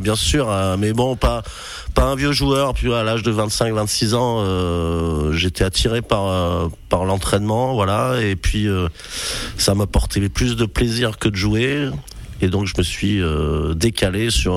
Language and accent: French; Nîmes, Occitanie, France; also born or lived in La Rochelle; Au départ, je viens du Gard. Je suis plutôt, j'ai été élevé à Nîmes, donc plutôt dans une culture de handball avec l'USAM. Je suis fils de militaire, donc j'ai beaucoup bougé après, et j'ai vécu pas mal dans l'ouest de la France, du côté de La Rochelle.